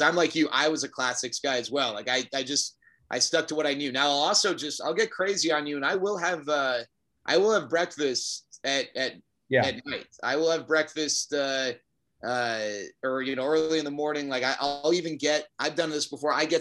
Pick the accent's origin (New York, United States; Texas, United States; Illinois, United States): Texas, United States; I was born and raised in Texas. I'll admit, I always had pride in being from Texas